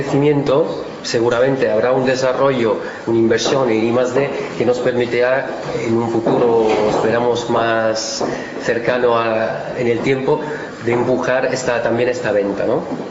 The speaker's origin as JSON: {"language": "Spanish", "town": "Cosenza", "region": "Calabria", "country": "Italy", "second_language": "Spanish", "lives_now": "Spain", "said": "yo soy de esta región, una región que es el correspondiente a una comunidad autónoma en España, y vengo de Cosenza, que es la ciudad ahí. Es la punta de la bota"}